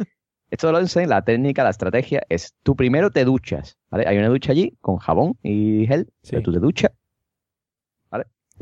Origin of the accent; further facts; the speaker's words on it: Cádiz, Andalusia, Spain; Sevilla está muy cerca de donde vivo yo soy de Cádiz.